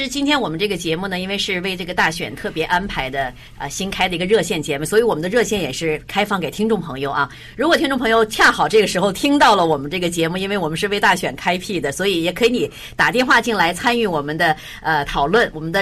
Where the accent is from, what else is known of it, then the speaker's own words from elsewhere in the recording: Canada; 也说明我们加拿大人还是在关注着目前经济的状况